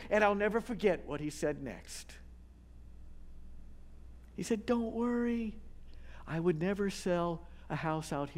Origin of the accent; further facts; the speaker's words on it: Acton, Indiana, United States; I grew up in Acton, Indiana, at the time, a small farming town down near Shelbyville.